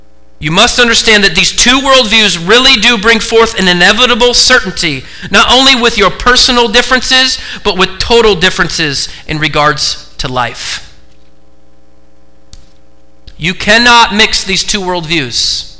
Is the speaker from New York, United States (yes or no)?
no; Oregon, United States; I'm from Oregon, go Ducks.